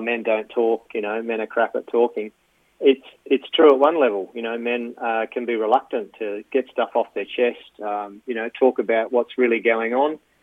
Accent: Adelaide, South Australia, Australia; now in Sydney, Australia; I grew up in Adelaide. I've been living in Sydney for 25 years or so.

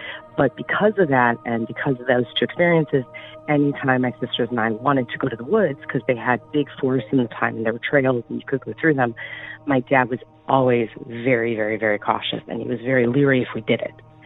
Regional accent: Ohio, United States; I grew up in Ohio, and this is for your hometown legends.

